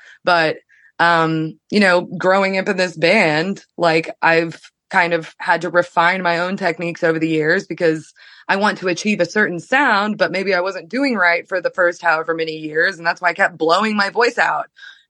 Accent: Springfield, Missouri, United States; Since we're from Springfield, Missouri, we're doing a lot of Missouri, Oklahoma, Arkansas, Kansas

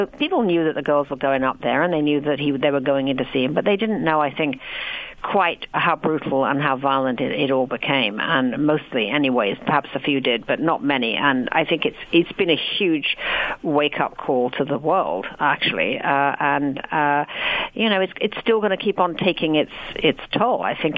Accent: United Kingdom; I'm British.

